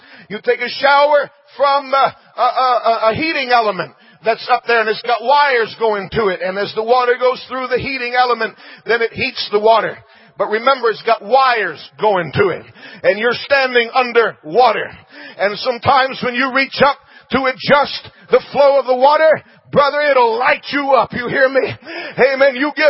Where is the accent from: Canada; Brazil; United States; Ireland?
Brazil; That's about all they had when I was growing up in Brazil